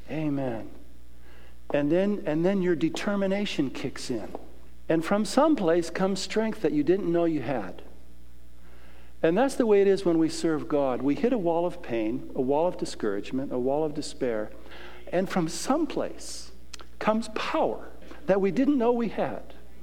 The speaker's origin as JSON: {"language": "English", "town": "San Diego", "region": "California", "country": "United States", "tie": "born or raised there", "said": "I grew up in San Diego."}